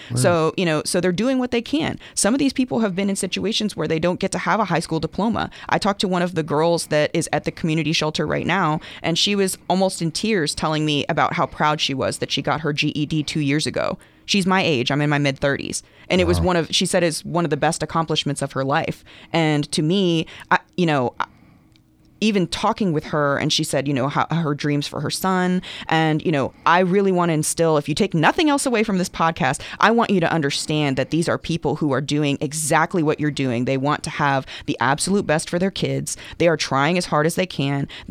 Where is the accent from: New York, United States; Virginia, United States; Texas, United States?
Virginia, United States; Arlington; I grew up in Arlington, in South Arlington.